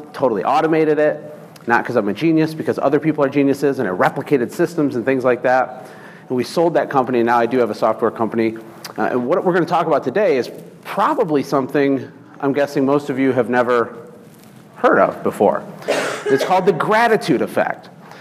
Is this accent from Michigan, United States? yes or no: yes; Michigan, United States; Most of you have absolutely no idea who I am, but I'm somewhat interesting. I'm from Michigan, and I got married about 15 years ago.